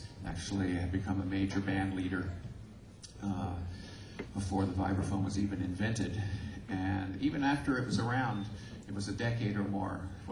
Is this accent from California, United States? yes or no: no; Indiana, United States; not the least of which is I'm from Indiana.